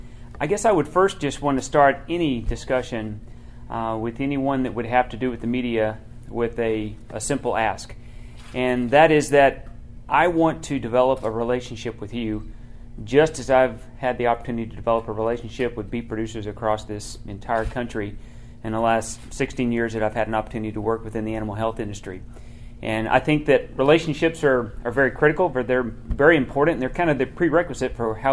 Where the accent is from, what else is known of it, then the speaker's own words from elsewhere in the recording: Uvalde, Texas, United States; I was born and raised in Uvalde, Texas, which is in the southwest area of the state, about 70 miles west of San Antonio. So real close to the Mexico border.